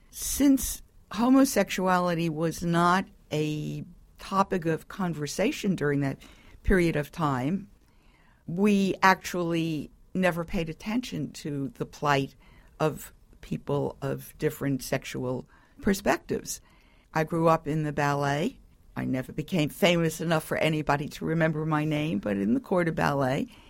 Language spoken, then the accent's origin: English; New York, United States; and I am a New Yorker born and bred